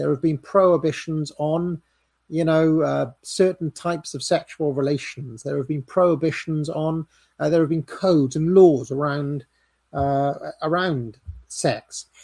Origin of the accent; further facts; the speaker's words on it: Wales, United Kingdom; Now, because growing up in Wales, you're not meant to like Tories or conservatives.